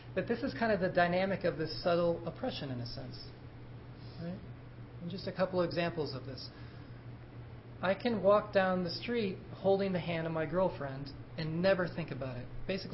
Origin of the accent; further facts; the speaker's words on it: United States; You know, so I'm American.